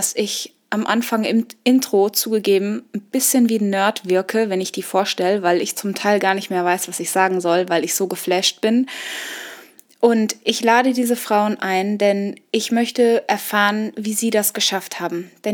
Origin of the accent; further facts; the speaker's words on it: Kenya; also born or lived in United States; Ich bin in Afrika geboren und aufgewachsen und nicht in Südafrika, wie die meisten annehmen, sondern in Kenia geboren. Hab eine ganz bewegte Kindheit mit dem Bürgerkrieg, bin geflohen, war 12 Jahre auf dem amerikanischen Internat, spreche fließend Englisch